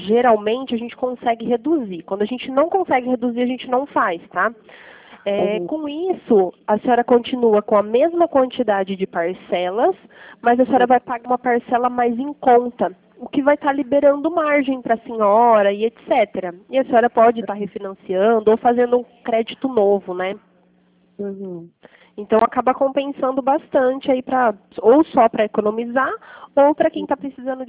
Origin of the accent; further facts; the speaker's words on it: Pirassununga, São Paulo, Brazil; eu sou de Pirassununga